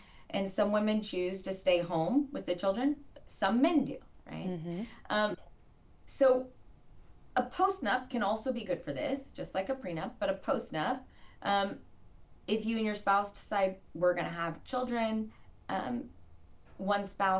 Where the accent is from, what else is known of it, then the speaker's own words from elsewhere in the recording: Oklahoma, United States; For instance, I'm from Oklahoma, and when I lived in Oklahoma and studied in Oklahoma, they weren't allowed in Oklahoma.